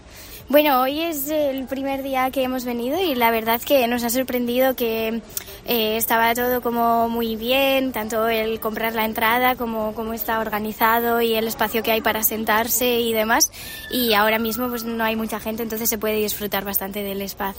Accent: Basque Country, Spain; Bueno, yo soy del norte, soy del País Vasco

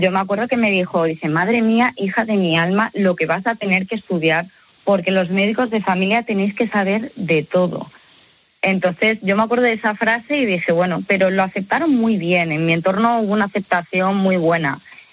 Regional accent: Valladolid, Castile and León, Spain; Yo por temas familiares, soy vallisoletana y me quedé en la tierra, ¿no? En mi tierra.

